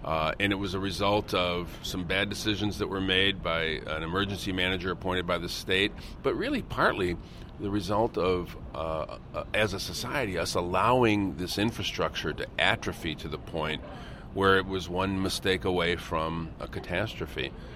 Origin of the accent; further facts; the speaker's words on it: Flint, Michigan, United States; I think about my hometown of Flint. It's where General Motors was founded.